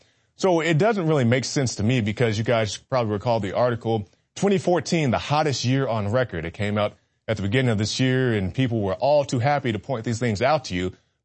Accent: Tulsa, Oklahoma, United States; we saw the officer in my hometown of Tulsa, Oklahoma

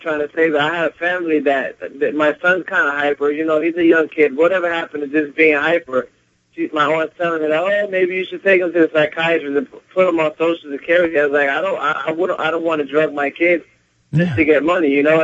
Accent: New York, United States; Actually, I'm from New York. They made a mistake.

